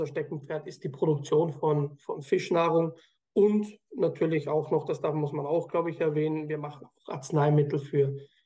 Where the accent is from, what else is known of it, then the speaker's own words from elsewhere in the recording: Austria; born there; Ich komme gebürtig aus Österreich. Das wird man ja auch so ein bisschen durchhören. Ich habe klassisch Wirtschaftsschule eigentlich gemacht in Österreich